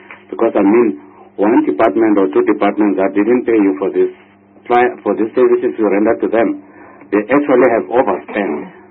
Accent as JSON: {"language": "English", "region": "Mpumalanga", "country": "South Africa", "said": "that you mentioned Mpumalanga actually, which I still want to talk about because I'm from Mpumalanga."}